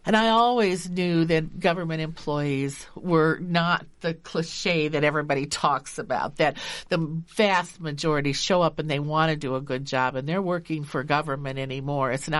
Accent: West Des Moines, Iowa, United States; also born or lived in Mason City; I'm an Iowa native. I was born in Mason City. I went to Valley High School in West Des Moines. That makes me a Valley girl.

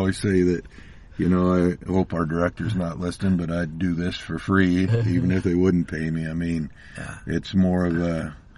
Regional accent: Dexter, Iowa, United States; I was born in Central Iowa, small town of Dexter. My dad and grandparents ran a grocery store there, so I grew up banging around out in the Raccoon River Valley

